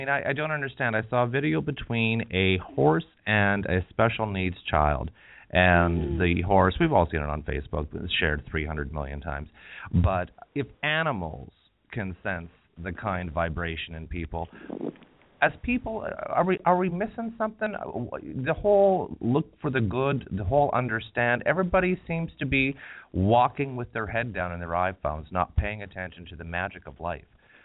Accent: Canada; I'm from Canada. This has been the leckiest winter that I've ever endured here, and it's just the incessant cold.

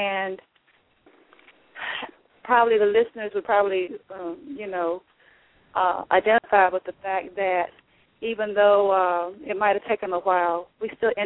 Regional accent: Raleigh, North Carolina, United States; I am from Raleigh, North Carolina.

